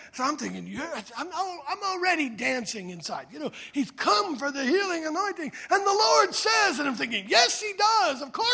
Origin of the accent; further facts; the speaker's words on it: Connecticut, United States; And he finds out I'm a pastor, and I'm from Connecticut. I drove 21 hours and can only be there one night.